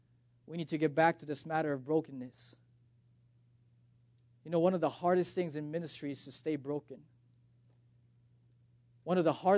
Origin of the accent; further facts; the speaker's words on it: Canada; I'm actually from Canada and just out here for the summer, inviting folks, helping the church out here.